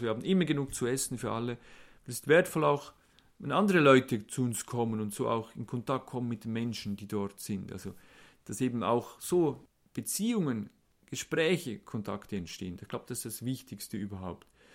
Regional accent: Lucerne, Switzerland; Ich komme aus Kanton Luzern, war lange im Ausland, habe viele Erfahrungen auch im Ausland gemacht, bin dankbar, jetzt auch in der Schweiz zu sein.

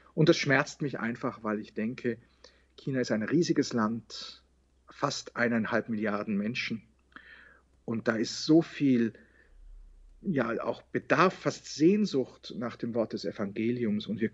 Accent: Bavaria, Germany; Ich war dann in der katholischen Jugend hier bei uns im Allgäu.

